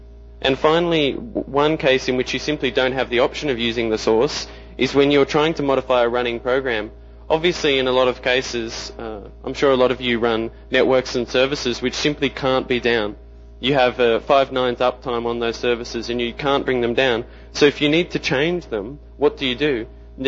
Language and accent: English; Sydney, New South Wales, Australia; I'm from Sydney, Australia.